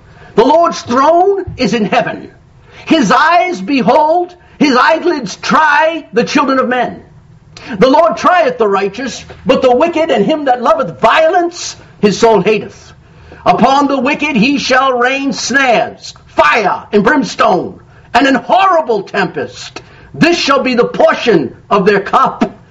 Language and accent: English; United States; I'm American to the core. You know that. I'm patriotic. I love this country, but I don't like what's happening.